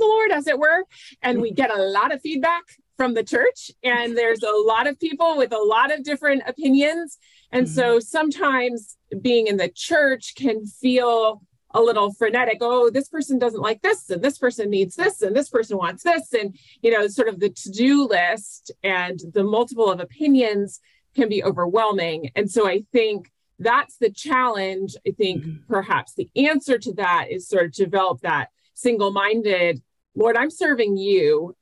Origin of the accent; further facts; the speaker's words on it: Connecticut, United States; So I grew up in Connecticut. I'm a pastor's daughter. So I grew up in a pastor's family.